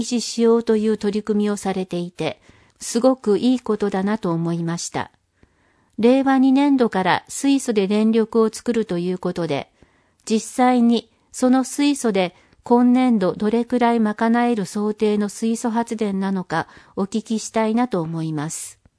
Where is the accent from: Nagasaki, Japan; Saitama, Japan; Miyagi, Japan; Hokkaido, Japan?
Nagasaki, Japan; Gonoura; 私は郷ノ浦町出身で、小学校の頃に比べると、町が寂しくなってきているなと感じています。壱岐高校出身ということもあるんですが